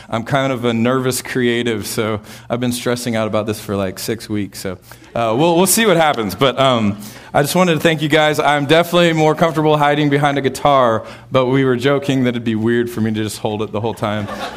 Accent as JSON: {"language": "English", "town": "Austin", "region": "Texas", "country": "United States", "tie": "born or raised there", "said": "I grew up in Austin in a musical family."}